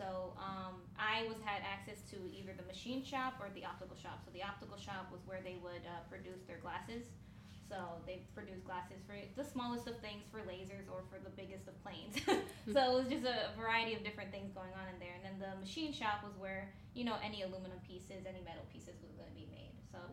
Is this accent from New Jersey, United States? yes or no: no; Connecticut, United States; And I worked with Collins Aerospace back in my hometown in Connecticut, and I was doing optical manufacturing for them.